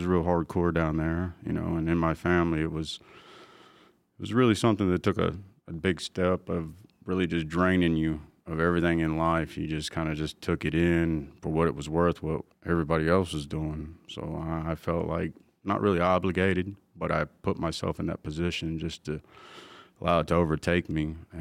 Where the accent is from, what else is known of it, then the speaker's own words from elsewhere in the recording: Dallas, Texas, United States; I'm a little bit of a mutt, as you could say, I guess, because I'm French, Indian, and I'm also Cajun. I'm from a southern down south, Dallas, Texas, born and raised.